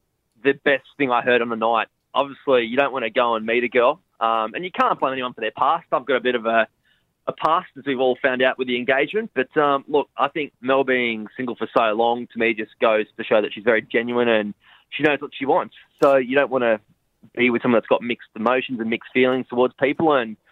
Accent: Sydney, New South Wales, Australia; I grew up in Cronulla in Sydney. So I had a lot of schoolmates and some family.

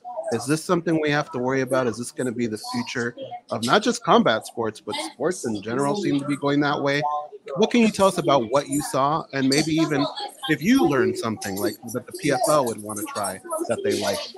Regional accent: Las Vegas, Nevada, United States; … and I, we're from Vegas here, and I know you're in New York.

